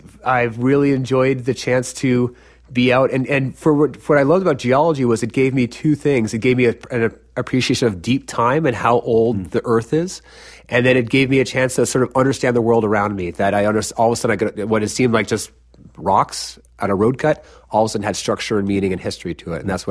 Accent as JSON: {"language": "English", "town": "San Francisco", "region": "California", "country": "United States", "tie": "born or raised there", "said": "Well, I grew up in San Francisco, California, and I went to a school in Ohio at Oberlin College."}